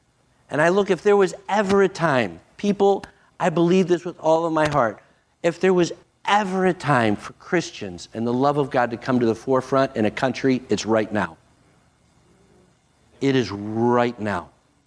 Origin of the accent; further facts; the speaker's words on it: the West, United States; All I knew is this. I'm an American. I was raised in the West. I'm white. I'm old.